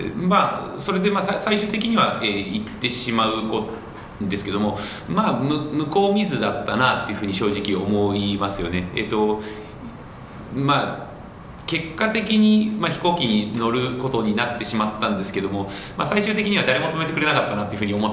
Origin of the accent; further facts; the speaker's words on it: Nakano, Tokyo, Japan; 出身は東京の中野区です。